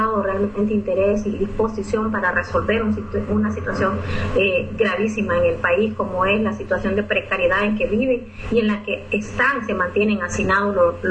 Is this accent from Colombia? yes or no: no; Honduras; nosotros como hondureños y hondureñas tenemos el compromiso de seguir denunciando